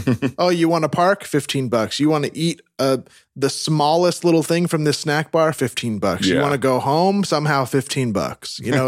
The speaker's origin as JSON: {"language": "English", "region": "California", "country": "United States", "said": "I'm from Northern California, and I lived in like a pretty suburban area, you know, kind of track homes and stuff."}